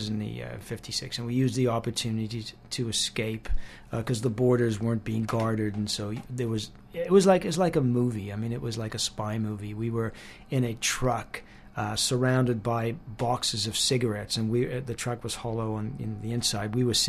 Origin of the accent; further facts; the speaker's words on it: Australia; also born or lived in Hungary; now in Canada; I am actually an Australian. I'm an Aussie without an accent. I used to have one of some kind of Aussie accent and lost it after I moved to Canada.